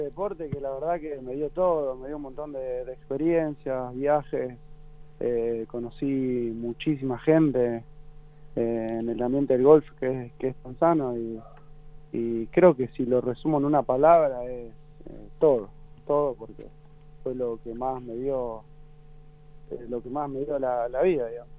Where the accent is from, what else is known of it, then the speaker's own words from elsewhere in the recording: Argentina; como todo argentino, jugué un montón al fútbol.